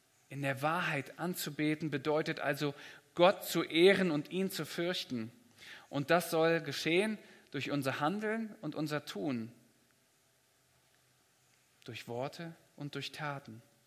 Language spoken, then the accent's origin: German; Germany; Und generell als Deutsche, glaube ich, sind wir da auch eher etwas zurückhaltender mit unserer Körpersprache